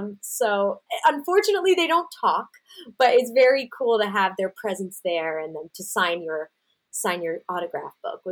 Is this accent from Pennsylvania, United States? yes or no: yes; Pennsylvania, United States; because I'm from Bucks County, Pennsylvania, which is where Sesame Place exists, which is a theme park for the Sesame Street characters.